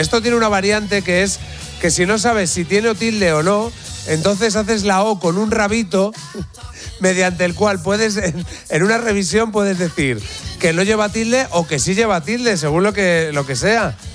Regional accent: Salamanca, Castile and León, Spain; Date cuenta que yo vengo de una ciudad universitaria. Yo soy de Salamanca y yo conozco todas las técnicas.

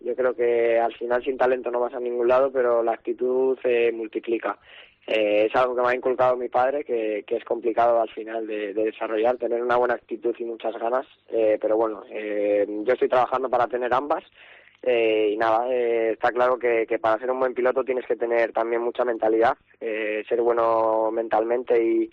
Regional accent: Spain; aún siendo español habrá que hacer todo lo posible para destacar

